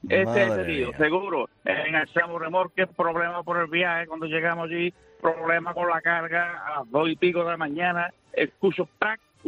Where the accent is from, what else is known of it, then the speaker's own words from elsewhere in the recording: Cádiz, Andalusia, Spain; Y soy de aquí, de Cádiz